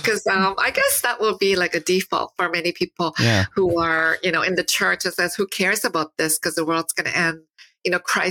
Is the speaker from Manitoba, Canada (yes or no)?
no; Toronto, Ontario, Canada; I grew up in Toronto, Canada, and we had grade 13 at the time.